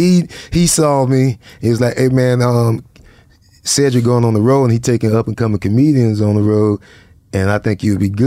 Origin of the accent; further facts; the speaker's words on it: Jacksonville, Florida, United States; it was hard for me to sometimes just say, I'm from Jacksonville, I'm from Duval.